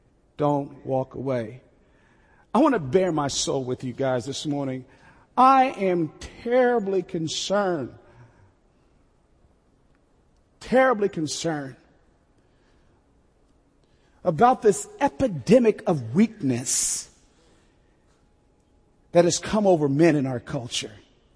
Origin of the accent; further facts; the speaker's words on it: Newark, New Jersey, United States; born there; So mom and pop during World War II moved up to New Jersey. And there all of us kids were born. I was born in Newark, New Jersey.